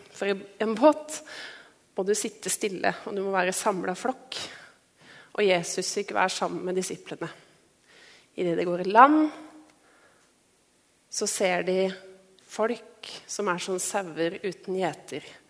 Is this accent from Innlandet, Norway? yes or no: no; Sørumsand, Akershus, Norway; now in Oslo, Norway; jeg bor i Oslo og ser jo aldri sauer. Jeg ikke Oslo-jente, jeg kommer fra Sørumsand, der har vi også dyr.